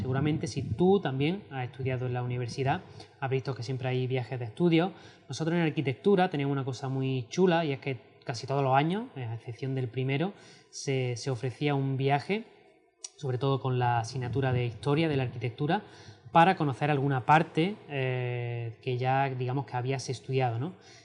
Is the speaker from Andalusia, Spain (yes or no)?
yes; Albolote, Andalusia, Spain; estaba en la banda de música de Albolote, de mi pueblo